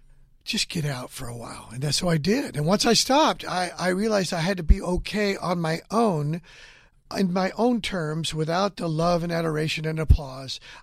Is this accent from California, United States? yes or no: yes; Hanford, California, United States; I went back to my hometown of Hanford, California, mm-hmm. And I just hung out in that town and, you know, with old friends and drove up down Main Street and saw my old house where I was raised